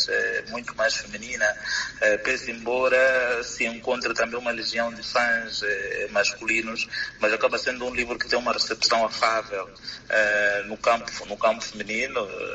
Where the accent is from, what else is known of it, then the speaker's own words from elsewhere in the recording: Mozambique; para falar um pouco daquelas que são as nossas tradições enquanto moçambicanos